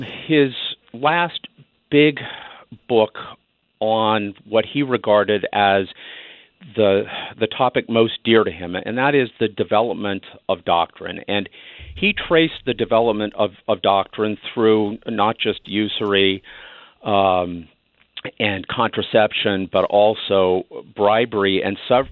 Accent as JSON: {"language": "English", "region": "Southwest", "country": "United States", "tie": "born or raised there", "said": "I was teaching very happily there. I grew up in the Southwest."}